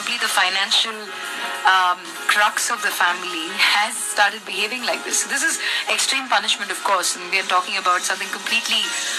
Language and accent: English; India; All of this is a big part of how, as an Indian society, we've evolved, at least in the last decade or so.